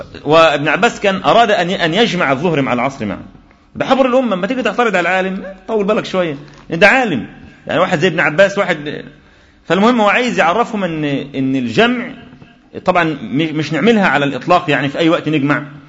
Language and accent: Arabic; Mansoura, Dakahlia, Egypt; في بلدي أنا من المنصورة